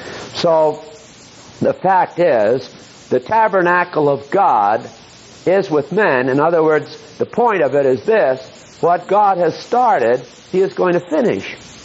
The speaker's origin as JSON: {"language": "English", "region": "Maine", "country": "United States", "tie": "born there", "said": "I was born in Maine, and it broke my thermostat."}